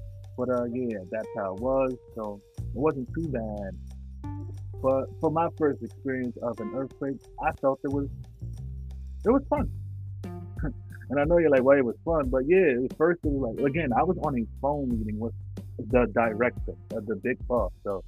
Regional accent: New York City, New York, United States; I wasn't confident in the building shaking because as a New Yorker, I know that, honestly speaking, the only thing that can really take down these buildings is planes.

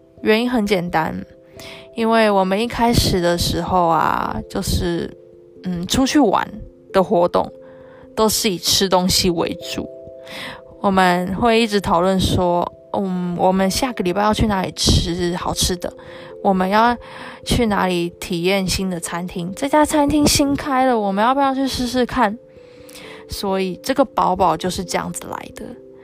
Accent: Taiwan; 也就是我们台湾人俗称的学，不是学测，是会考

